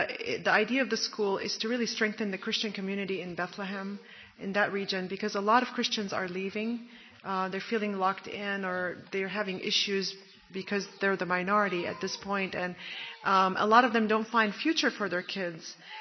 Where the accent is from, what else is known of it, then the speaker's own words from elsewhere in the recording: Jordan; also born or lived in Kuwait / Saudi Arabia; I grew up in Jordan, but I did live in the time when we had to leave with the Gulf War, with the Saddam invasion. There was that time when we lived in Kuwait. We had just moved there for about 10 months. And we lived in Saudi Arabia for 4 years.